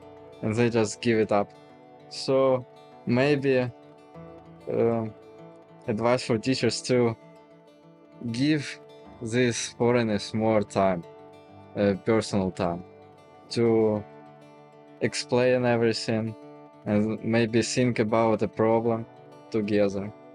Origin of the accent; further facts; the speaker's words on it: Kharkiv, Kharkiv Oblast, Ukraine; moved away as an adult; now in Alaska, United States; I'm from Kharkiv. It is very close to Russian border. Moved to Alaska in March 2023.